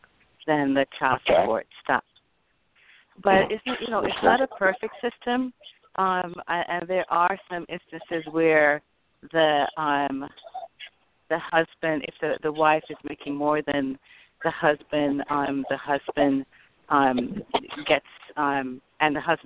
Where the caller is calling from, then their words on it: New York City, New York, United States; I'm calling from New York City.